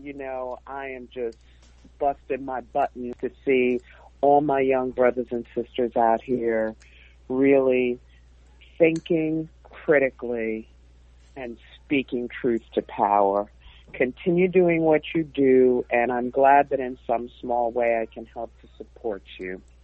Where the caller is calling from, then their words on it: New York, United States; I'm from New York.